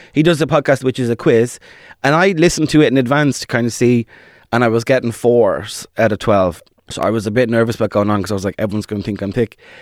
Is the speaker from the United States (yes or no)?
no; Harold's Cross, Leinster, Ireland; Harold's Cross.